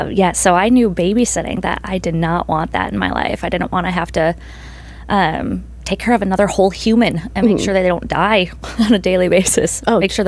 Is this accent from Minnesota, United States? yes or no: yes; Minnesota, United States; moved away as an adult; also born or lived in Texas; now in Nevada, United States; I am originally from Minnesota. I lived in Texas for 4 years, and now I just recently moved to Nevada.